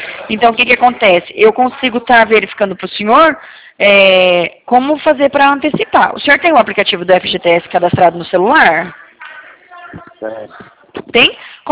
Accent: Paraná, Brazil; Eu sou do Paraná

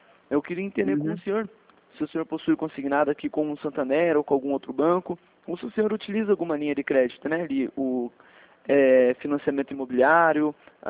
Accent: Curitiba, Paraná, Brazil; sou daqui do Curitiba.

